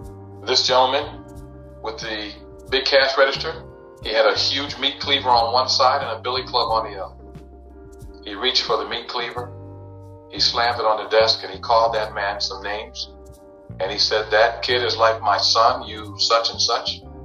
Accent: Niagara Falls, New York, United States; I come from Niagara Falls, New York.

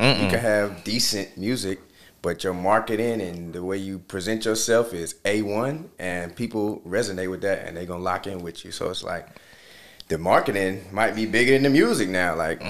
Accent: Charlotte, North Carolina, United States; So I'm from Charlotte. I went to school in Greensboro.

